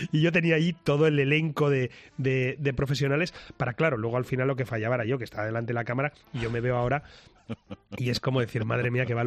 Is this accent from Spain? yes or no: yes; Asturias, Spain; soy asturiano y soy muy cabezota